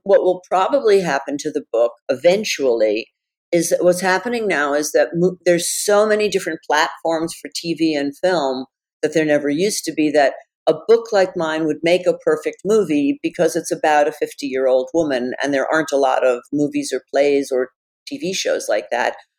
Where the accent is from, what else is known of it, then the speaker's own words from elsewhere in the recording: New York City, New York, United States; I am from New York City. I know what to be afraid